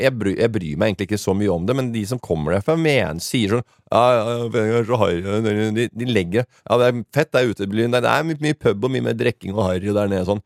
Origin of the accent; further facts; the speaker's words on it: Fredrikstad, Østfold, Norway; Jeg kommer fra Frekstad